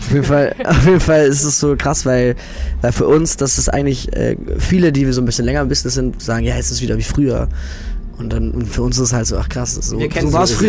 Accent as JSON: {"language": "German", "region": "Baden-Württemberg", "country": "Germany", "said": "weil wir kommen auch aus dem Bodensee, so in der Nähe."}